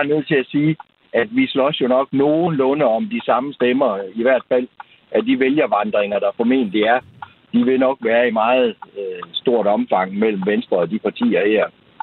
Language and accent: Danish; Central Denmark Region, Denmark; Der, hvor jeg kommer fra i Vestjyllands Storkreds, der går vi 2 mandater tilbage.